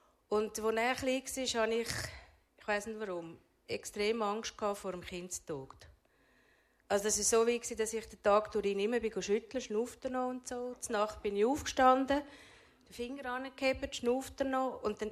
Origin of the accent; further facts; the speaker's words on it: Zurich, Switzerland; born there; Geboren bin ich in der Stadt Zürich.